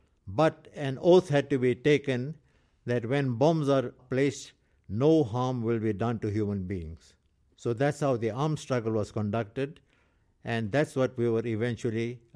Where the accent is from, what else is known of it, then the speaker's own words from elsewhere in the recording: South Africa; I'm an Indian, South African.